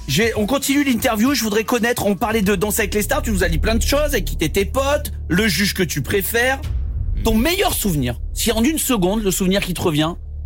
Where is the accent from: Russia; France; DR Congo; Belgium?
France; Aix-en-Provence, Provence-Alpes-Côte d'Azur; Ah, bah, Aix-en-Provence. Je suis d'Aix.